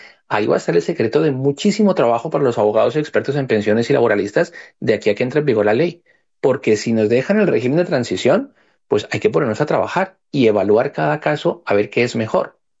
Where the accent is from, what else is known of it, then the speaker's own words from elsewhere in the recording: Colombia; como colombianos y como migrantes en el extranjero, en nuestro país, hay que seguir cotizando